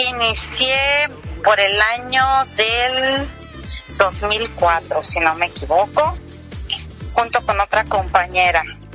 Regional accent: Baja California, Mexico; En verdad, de donde yo vengo es Baja California

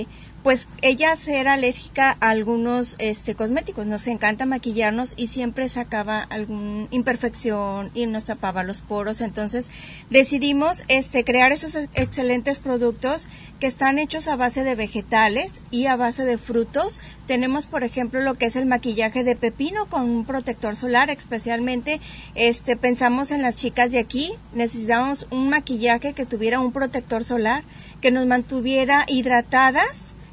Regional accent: Guadalajara, Jalisco, Mexico; Nosotros somos de Guadalajara

